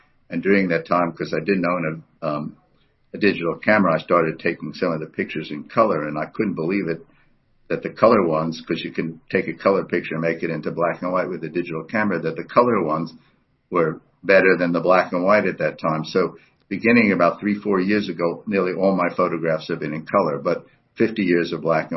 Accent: New York City, New York, United States; So, you know, I grew up in New York, so the whole Jewish culture was predominant there.

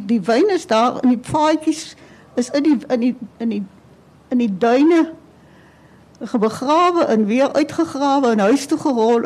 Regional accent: Doringbaai, Western Cape, South Africa; born or raised there; also born or lived in Lambert's Bay

